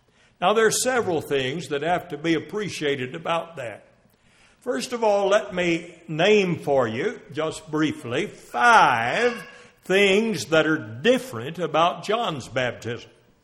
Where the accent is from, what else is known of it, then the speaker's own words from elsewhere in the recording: United States; grew up together down in Wilkes County, and we heard some good preachers back in those days.